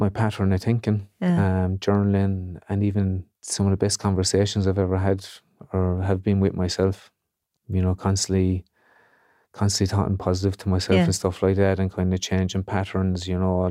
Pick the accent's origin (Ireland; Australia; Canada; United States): Ireland; Moyross, Munster; spoke about growing up in Moyross